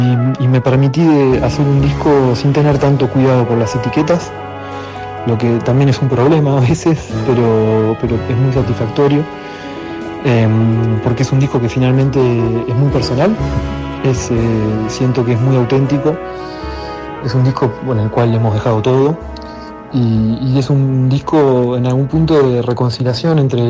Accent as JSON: {"language": "Spanish", "town": "La Plata", "region": "Buenos Aires Province", "country": "Argentina", "said": "que lo conocí en La Plata, la ciudad de donde yo vengo"}